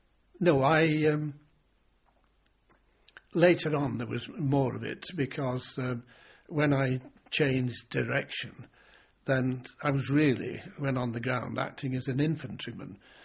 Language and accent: English; North West England, United Kingdom; born there; I was born in Cumberland